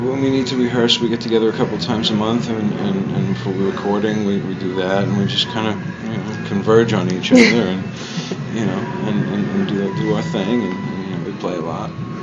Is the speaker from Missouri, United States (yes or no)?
no; New York City, New York, United States; also born or lived in South Florida; I was born in South Florida, raised up in New York City, Staten Island, Brooklyn.